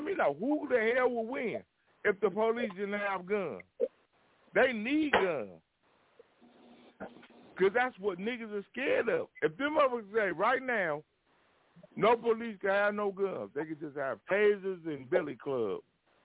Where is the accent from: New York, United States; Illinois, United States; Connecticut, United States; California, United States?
California, United States; Los Angeles; I'm from South Central. I'm from South Central. 75th and Central. I'm from South Central.